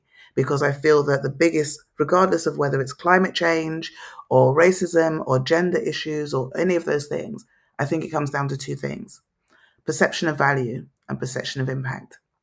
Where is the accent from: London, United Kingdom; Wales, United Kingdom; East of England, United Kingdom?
London, United Kingdom; I was born in Southeast London. You know, I grew up, I was brought up Catholic, went to convent school. My father, Nigerian, Igbo. My mother, Guyanese, Amerindian.